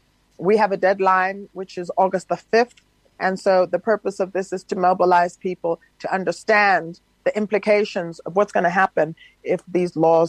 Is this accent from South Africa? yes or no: yes; South Africa; how we as South African citizens can take back the power.